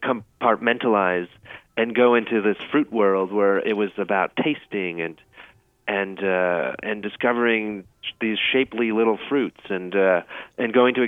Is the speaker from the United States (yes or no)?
no; Canada; also born or lived in Taipei; growing up in Canada, but spending time in Taipei as a young kid